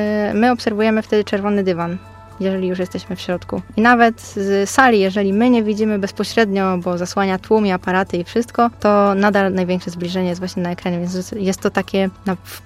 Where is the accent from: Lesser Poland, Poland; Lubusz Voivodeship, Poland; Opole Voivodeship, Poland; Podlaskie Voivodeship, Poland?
Opole Voivodeship, Poland; Opole; tu się wychowałam na kinie właśnie, na kinie Meduza.